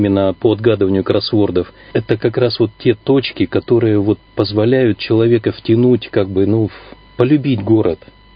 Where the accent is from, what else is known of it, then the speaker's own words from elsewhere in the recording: Irkutsk, Irkutsk Oblast, Russia; Да, я коренной, уже в четвертом поколении иркутянин.